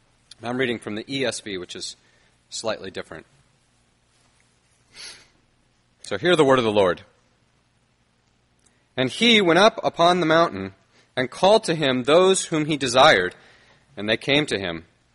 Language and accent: English; Colorado, United States; moved away as an adult; And Sonia and I came from Colorado, and we realized when we came out to the East Coast that there is a culture difference.